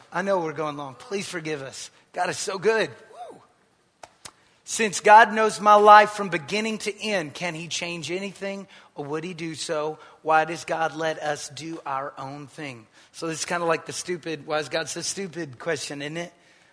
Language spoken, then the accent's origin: English; United States; So let me tell you this as American